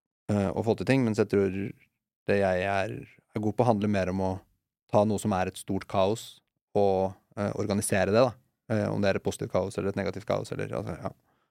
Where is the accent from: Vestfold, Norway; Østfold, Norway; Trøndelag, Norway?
Østfold, Norway; Moss; når jeg vokste opp i Moss, så var det var aldri mangel på kultur